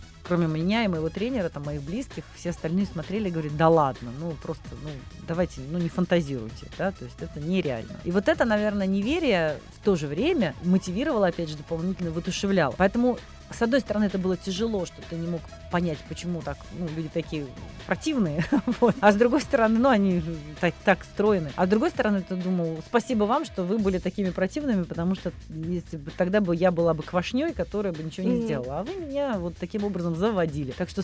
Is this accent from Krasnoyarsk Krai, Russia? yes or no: no; Leningrad Oblast, Russia; Потому что это был Ленинград, а мы из Ленинградской области.